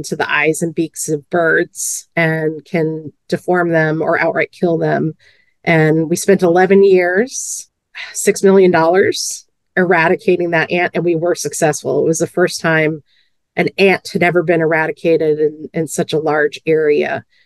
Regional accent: East Coast, United States; So, you know, again, growing up on the East Coast, it's, I have a lot of family here.

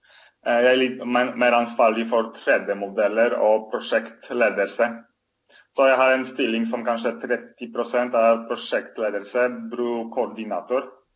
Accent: Poland; Swedish is a second language; moved away as an adult; now in Norway; Så jag kommer upprinnligen från Polen. Jag har studerat i Gdańsk och Bruer an min egentliga specialisering. 6 år sedan flyttade jag till Norge. Jag har studerat på NTNU i Trondheim.

